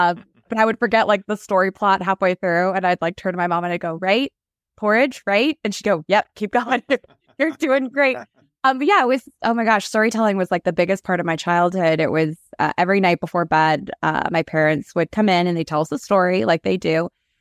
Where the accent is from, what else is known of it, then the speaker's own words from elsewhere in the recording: Allentown, Pennsylvania, United States; Yeah. So I'm actually from Allentown, Pennsylvania, which is about an hour outside of Philly.